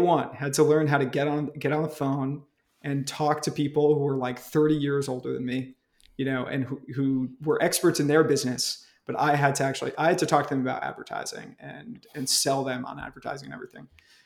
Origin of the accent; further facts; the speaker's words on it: New York, United States; I grew up in New York, but upstate New York. So kind of in like close to Albany, if anybody actually knows where that is.